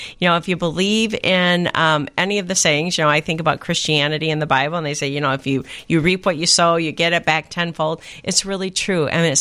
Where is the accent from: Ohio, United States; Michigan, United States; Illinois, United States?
Michigan, United States; And found out he's from Michigan. I'm from Michigan.